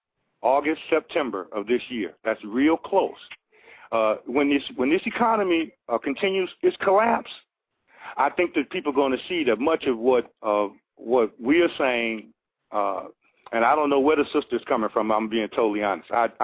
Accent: Chicago, Illinois, United States; I'm not a fan of Barack Obama because I'm from Chicago, so I've known about Barack Obama for quite some time.

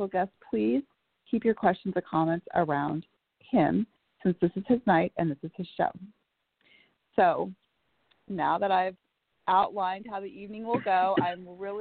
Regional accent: Bellevue, Washington, United States; I'm from Bellevue, Washington.

